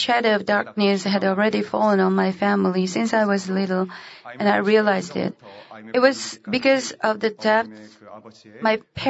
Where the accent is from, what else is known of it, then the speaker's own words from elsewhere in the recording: Seoul, South Korea; born there; English is a second language; I was born in Seoul on December 5th, 1980. I'm the smallest one among three daughters and one son in my family.